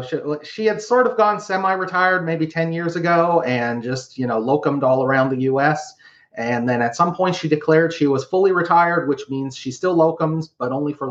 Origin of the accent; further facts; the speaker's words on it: Midwest, United States; So, you know, I kind of grew up all over the Midwest.